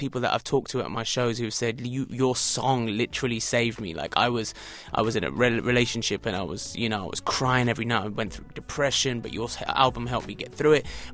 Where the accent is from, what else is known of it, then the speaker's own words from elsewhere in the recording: England, United Kingdom; born there; Well, because I was born in England.